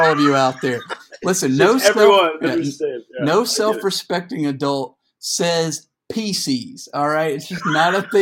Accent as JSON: {"language": "English", "region": "the South", "country": "United States", "tie": "born or raised there", "said": "I've heard Reese's said like thousands of times today and throughout my life growing up in the South"}